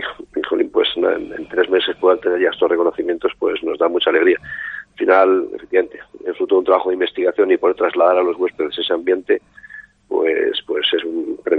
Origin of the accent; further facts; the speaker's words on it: Madrid, Community of Madrid, Spain; also born or lived in Huesca; yo nací en Huesca, vivo en Madrid desde los 4 años